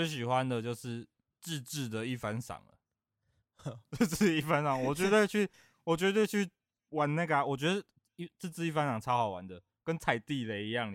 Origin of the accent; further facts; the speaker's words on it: San Francisco, California, United States; Chinese is a second language; 我们是来自那个，San Francisco 啊，